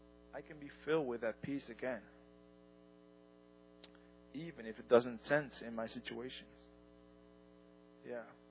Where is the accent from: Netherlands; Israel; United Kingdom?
Netherlands; English is a second language; I'm from the Netherlands.